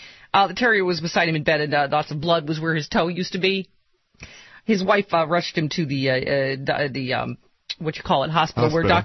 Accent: Lockport, New York, United States; Chris in Yankton writes about my hometown of Lackport, New York

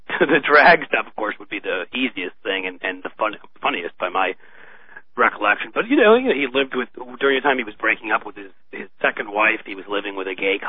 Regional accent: New York City, New York, United States; I lived in New York before moving to Washington. I mean, I grew up in New York City

